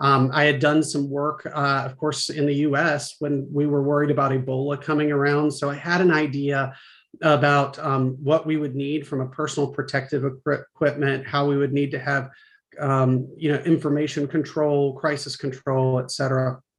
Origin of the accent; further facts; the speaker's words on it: North Carolina, United States; I'm from Eastern North Carolina. I grew up the beach, going to out on the water on Saturdays with my dad in a flat bottom